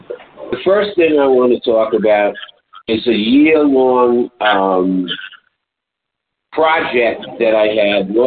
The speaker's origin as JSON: {"language": "English", "town": "New York City", "region": "New York", "country": "United States", "tie": "born or raised there", "said": "the sauce that he prefers, I grew up eating in Lower Manhattan in Little Italy"}